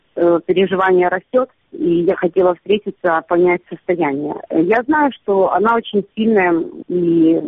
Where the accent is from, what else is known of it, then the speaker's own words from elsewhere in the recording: Kyiv, Ukraine; first language Ukrainian; Russian is a second language; Мы родились и выросли в Киеве, украиномовные родины, школа, детский садик украиномовный.